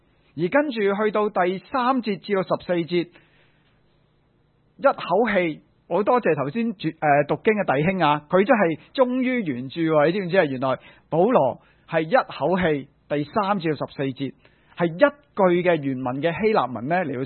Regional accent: China; 其实很简单的，我们中国人都有这样的想法的

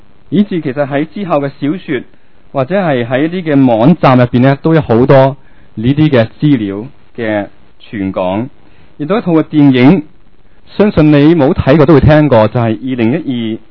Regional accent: China; 我系中国人

